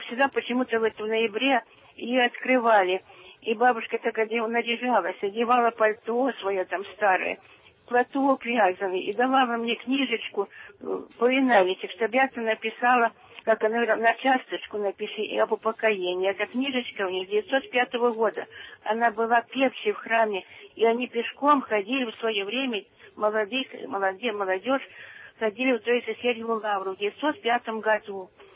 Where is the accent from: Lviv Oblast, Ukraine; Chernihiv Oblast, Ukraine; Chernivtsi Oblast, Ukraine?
Chernihiv Oblast, Ukraine; Borzna; also born or lived in Nizhyn; Мы родилась в Нежине, росла в Борозне.